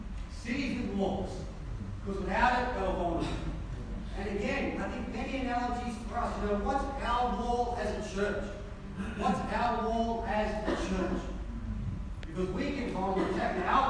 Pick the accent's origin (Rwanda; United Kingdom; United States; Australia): Australia; born there; My parents are Maltese. So I'm Maltese by culture, but I'm Australian by birth.